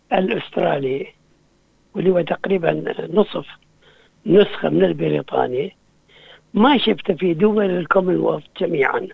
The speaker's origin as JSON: {"language": "Arabic", "country": "Iraq", "lives_now": "Australia", "said": "يعني أنا خلفيتي من العراق"}